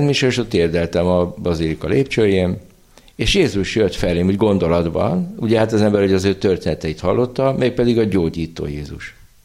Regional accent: Székesfehérvár, Fejér, Hungary; gyerekkoromban is így nőttem fel. Hát Fehérváron, ami egy 60-70 ezer város volt, voltunk 15-16-an iskola hittára beiratva.

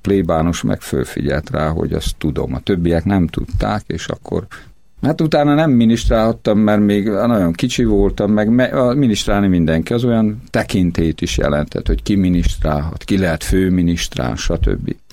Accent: Borszörcsök, Veszprém County, Hungary; Hát ez nagyon szép helyen nevelődtem, Somlóhegynek a tövében, Borszörcsök nevű kis faluban, ahol nagyon vidám, boldog gyermekkorunk volt.

